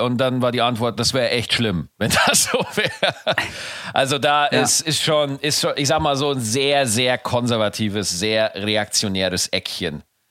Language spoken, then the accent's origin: German; Bavaria, Germany; das war in Niederbayern, wo ich herkomme